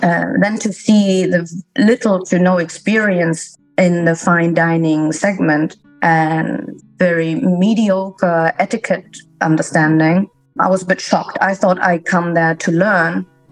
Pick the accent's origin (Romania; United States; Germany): Germany; Bremen; English is a second language; I'm based in Bremen, where I was actually born and educated.